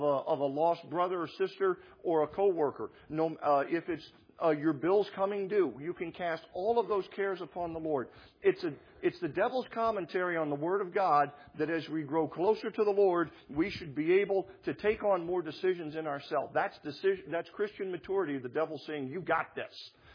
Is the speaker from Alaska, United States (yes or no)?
yes; Alaska, United States; I was born and raised in Alaska.